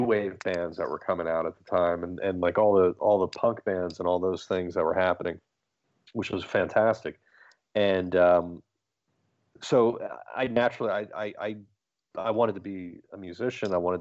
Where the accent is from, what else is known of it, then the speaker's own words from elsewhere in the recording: Chatham Township, New Jersey, United States; I grew up in a town in New Jersey called Chatham Township.